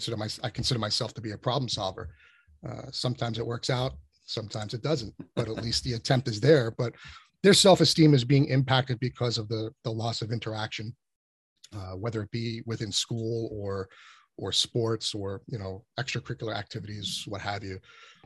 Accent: Richfield Park, New Jersey, United States; I started as a volunteer firefighter in my hometown of Richfield Park, New Jersey, where I cut my teeth

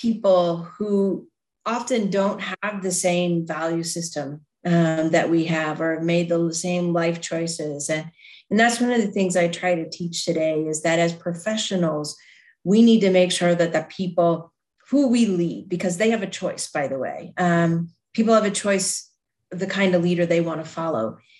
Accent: Nashville, Tennessee, United States; So I was raised in a Baptist church down in Tennessee. I grew up in the Nashville area.

